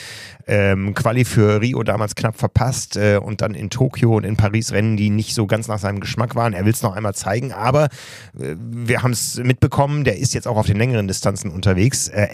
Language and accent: German; Osnabrück, Lower Saxony, Germany; Ich war in meiner Heimatstadt Osnabrück